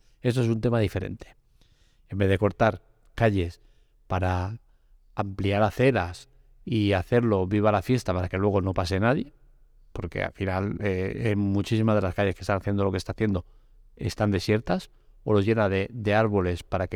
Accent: Catalonia, Spain; Que yo como catalán no defiendo el tema este de obligatorio catalán, que no sé qué.

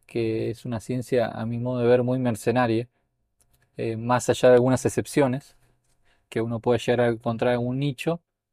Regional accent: Buenos Aires, Argentina; born there; nací en Buenos Aires

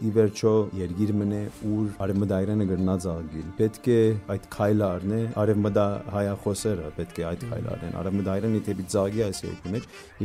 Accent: Canada; Այո, ես Կանադա ծնած մեծած դղայ եմ, կանադացի եմ

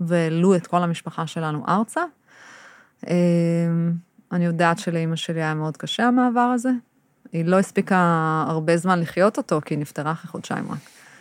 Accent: London, United Kingdom; זה גם, גדלתי בלונדון, זאת אומרת, יש בי חלקים שמאוד אוהבים את זה

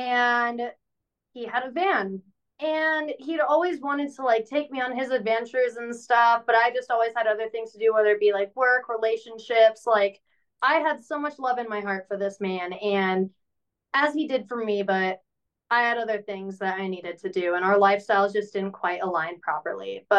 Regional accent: Washington, United States; born and raised in Washington in the Pacific Northwest, there's a lot of rivers, a lot of beaches, mountains and stuff.

